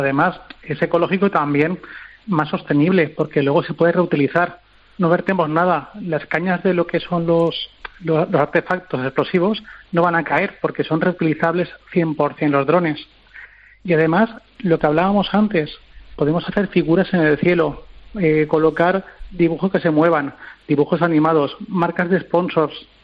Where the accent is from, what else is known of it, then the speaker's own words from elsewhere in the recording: Valencian Community, Spain; Yo, como buen valenciano, me encanta la pólvora, me encantan, ¿sí?, las fallas